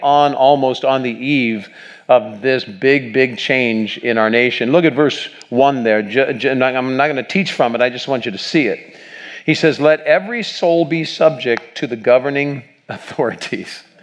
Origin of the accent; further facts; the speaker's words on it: Batavia, Ohio, United States; I grew up back in Ohio, and we were in Batavia, Ohio at this point, just east of Cincinnati.